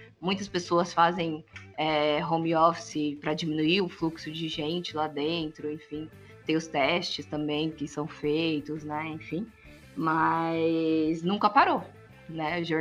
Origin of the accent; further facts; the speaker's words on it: Votuporanga, São Paulo, Brazil; Eu morro toda vez que eu vou pra Votuporanga, assim, de verdade, né? Eu amo a minha cidade, minha terrinha.